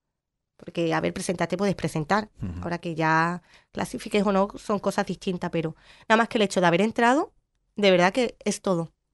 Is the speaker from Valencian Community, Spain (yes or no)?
yes; Valencia, Valencian Community, Spain; o yo, por ejemplo, que soy Valencia